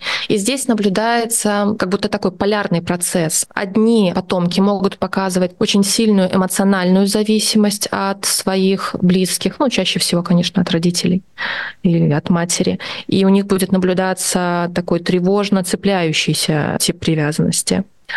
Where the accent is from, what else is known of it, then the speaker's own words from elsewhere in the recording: Belarus; и я из Беларуси, у нас были свои тяжелые события